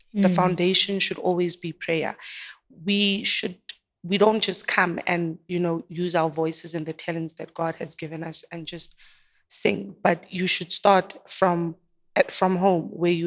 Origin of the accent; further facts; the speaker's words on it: Reiger Park, Gauteng, South Africa; So growing up, we grew up in Reiger Park